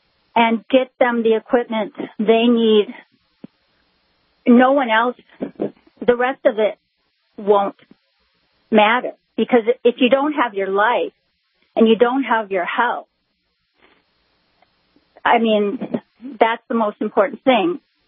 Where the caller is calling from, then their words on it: Michigan, United States; Hi, I'm not from Michigan, North Dakota. I'm from Michigan.